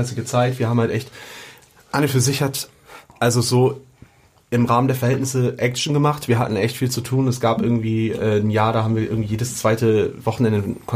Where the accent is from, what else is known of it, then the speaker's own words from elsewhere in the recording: Bremen, Germany; Ja, ich glaube, als Bremer hat man uns irgendwie mitbekommen.